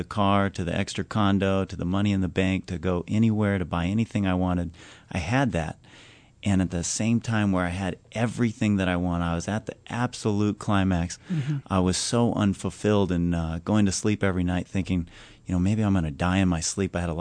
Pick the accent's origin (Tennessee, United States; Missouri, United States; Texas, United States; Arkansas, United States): Missouri, United States; Columbia; Grew up in Columbia, Missouri.